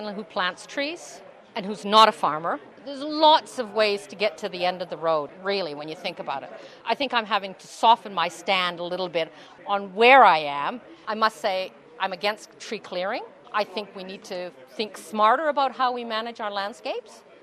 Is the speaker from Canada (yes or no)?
yes; Canada; moved away as an adult; also born or lived in Papua New Guinea; I come from Canada, and I went to Papua New Guinea as a young woman and taught forestry in Papua New Guinea